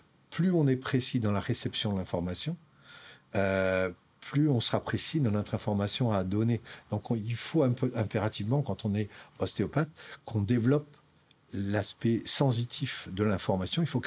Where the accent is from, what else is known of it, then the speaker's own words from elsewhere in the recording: Toulouse, Occitanie, France; parce que je suis toulousain.